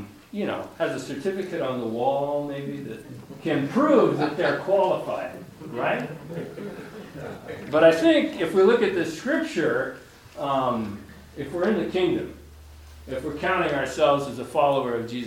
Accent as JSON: {"language": "English", "town": "Port Townsend", "region": "Washington", "country": "United States", "tie": "born or raised there", "also_born_or_lived": "Port Hadlock", "moved": "as an adult", "lives_now": "Africa", "said": "You know, I was born and raised in America. actually in Port Townsend and Port Havelock."}